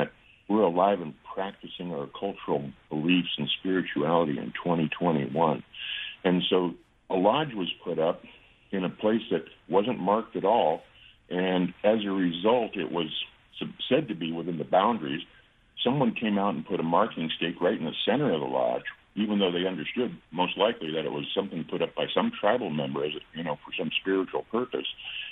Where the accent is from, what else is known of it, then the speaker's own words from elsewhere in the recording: the South, United States; I grew up in the South in the 60s, so I've seen racism in a black and white world.